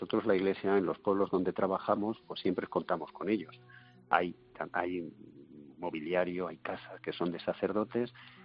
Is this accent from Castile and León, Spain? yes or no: yes; Soria, Castile and León, Spain; Pues mira, nosotros provenimos de Soria, ¿sabes?